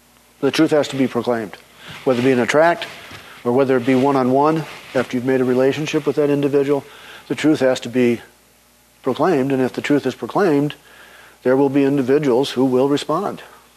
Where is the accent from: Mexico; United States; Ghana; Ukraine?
United States; Saginaw, Michigan; when I was a kid growing up, the church I grew up in Saginaw, Michigan, was founded by missionaries.